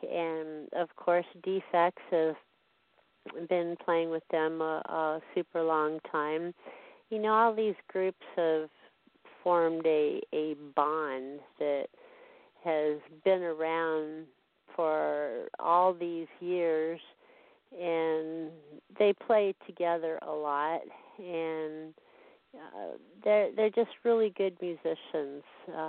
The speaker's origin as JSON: {"language": "English", "region": "California", "country": "United States", "tie": "born or raised there", "said": "I grew up down there in the Glendale, Burbank area and used to go to the Pickwick stables and ride horses"}